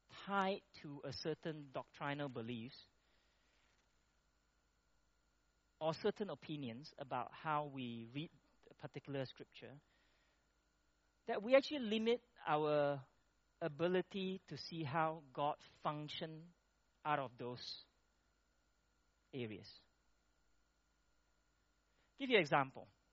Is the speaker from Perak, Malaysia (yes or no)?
yes; Ipoh, Perak, Malaysia; I grew up in Ipoh, I don't see those like this big, three of them that they burn.